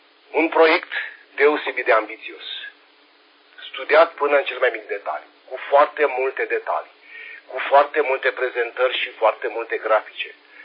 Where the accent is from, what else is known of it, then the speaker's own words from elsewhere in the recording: Romania; am fost tare mândru că sunt român